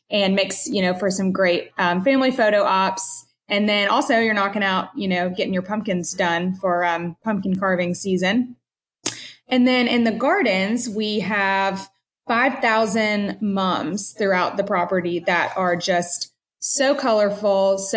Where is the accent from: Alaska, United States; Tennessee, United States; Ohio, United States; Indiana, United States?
Tennessee, United States; Nashville; My siblings and I were all born in Nashville. So we are born and raised Nashvillians, which is kind of rare these days.